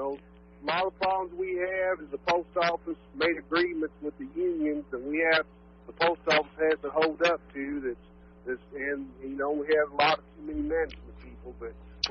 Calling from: Cuba, Missouri, United States; Hey, Dave … calling from Cuba, Missouri.

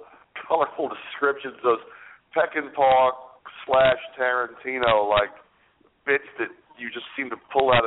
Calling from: Freehold, New Jersey, United States; And I'm calling you from Freehold, New Jersey, where I'm in a TGI Fridays.

